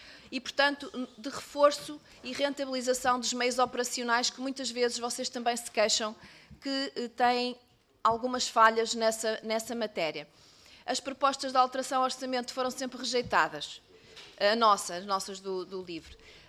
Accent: Lousada, Porto, Portugal; Eu sou de Lousada e conheço muitos bombeiros de Lousada.

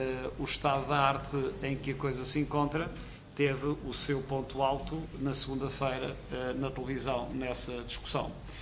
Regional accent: Viseu, Portugal; sabe que eu que sou de Viseu

